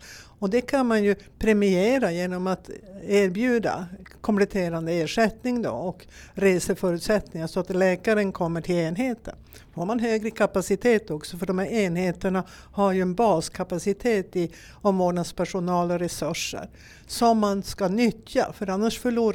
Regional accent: Norrbotten County, Sweden; Jag är visserligen från Norrbotten så jag har lättare att komma tillbaka och vara här.

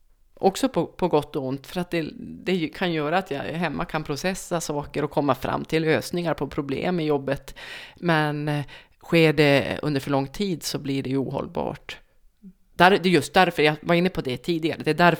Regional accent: Jokkmokk, Norrbotten County, Sweden; now in Luleå, Sweden; Jag kommer från Jokkmokk. Där växte jag upp och gick grundskolan. Sen så gick jag gymnasiet här i Luleå där jag bor nu tillsammans med man och son och katt.

